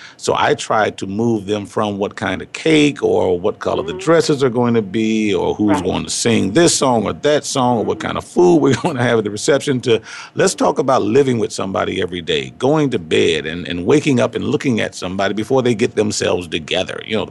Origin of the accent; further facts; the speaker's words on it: Detroit, Michigan, United States; and we that grew up in Detroit, we grew up on the Motown sound.